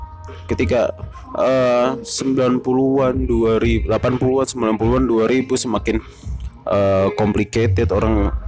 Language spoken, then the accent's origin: Indonesian; Java, Indonesia; saya orang Jawa, saya lahir di Jawa, besar juga